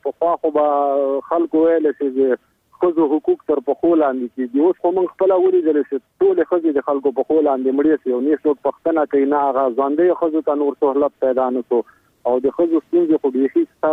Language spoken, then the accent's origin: Pashto; Qarghayi, Laghman, Afghanistan; در سره پاړي کاکې د لغمان د قرغیو.